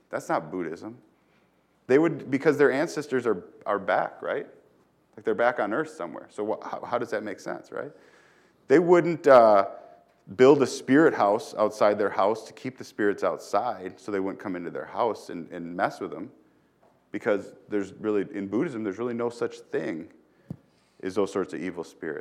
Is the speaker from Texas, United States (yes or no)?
no; Wisconsin, United States; I grew up in Wisconsin, and it's hard for us as we're in Wisconsin to hear that statement and think that to be true, right?